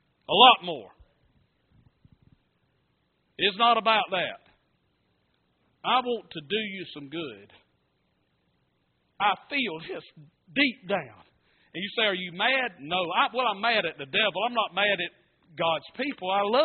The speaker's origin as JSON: {"language": "English", "town": "Statesboro", "region": "Georgia", "country": "United States", "tie": "born or raised there", "said": "my church where I grew up at in Statesboro, it seats about 700 people."}